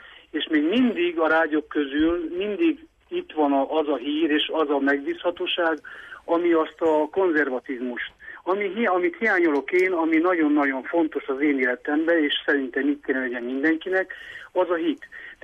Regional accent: Hódmezővásárhely, Csongrád-Csanád, Hungary; a panel lakásban, mert felnőttem vásárhelyen, 90-es évek kezdetén

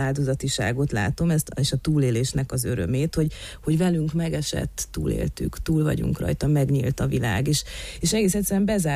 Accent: Târgu Mureș, Mureș County, Romania

